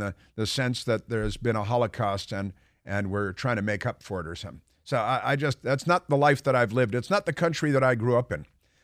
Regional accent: Chicago, Illinois, United States; now in Washington, United States; There's just nothing anti-gay about Washington, D.C. I grew up in Chicago, nothing. And then I moved to Santa Barbara.

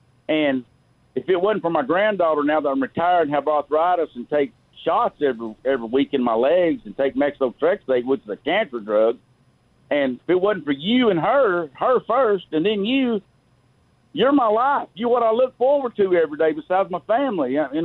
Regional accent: Chattanooga, Tennessee, United States; And, Paul, and I've told you this before, if you'll remember, I'm from Chattanooga.

